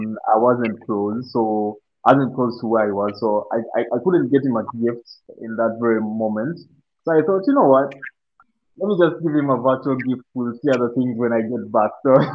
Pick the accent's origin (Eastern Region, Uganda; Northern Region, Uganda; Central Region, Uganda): Central Region, Uganda; Kampala; Kampala, the capital city.